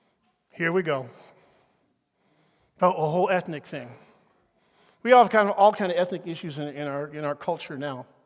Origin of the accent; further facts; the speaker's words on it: Portland, United States; I remember growing up in Portland, we lived, our family was African American.